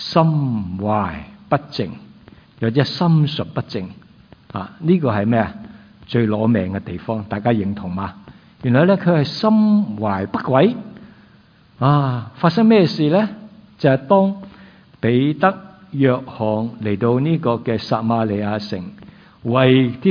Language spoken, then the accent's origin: Cantonese; Guangdong, China; 我哋广东人话斋系嘛？